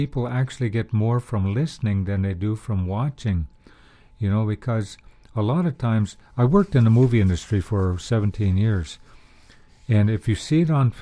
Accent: Alaska, United States; also born or lived in Ketchikan; I was born in Ketchikan, Alaska, but I didn't grow up there. I grew up in a village about 90 miles from there.

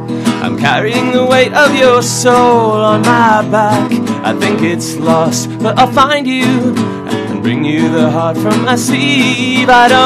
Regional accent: Burnaby, British Columbia, Canada; I'm from here, from Burnaby.

